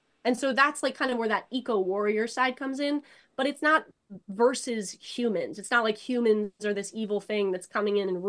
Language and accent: English; Alaska, United States; I grew up in Alaska. So up there, you can't go on a hike without people telling you how dangerous it is out there.